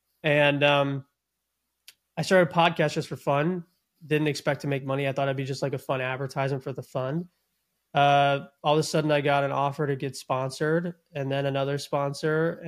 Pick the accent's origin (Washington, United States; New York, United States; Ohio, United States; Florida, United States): Florida, United States; I had a buddy who I grew up with here in Florida.